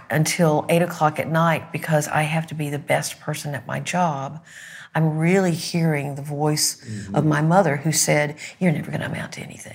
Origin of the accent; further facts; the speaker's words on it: Arkansas, United States; I mean, I'm from Arkansas.